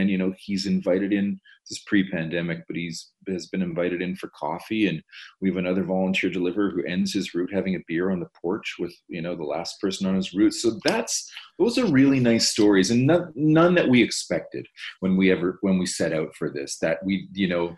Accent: Toronto, Ontario, Canada; as a Torontonian, as a Canadian

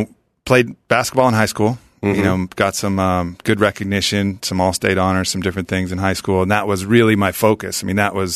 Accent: Camarillo, California, United States; I grew up out here, Southern California, out in the valley.

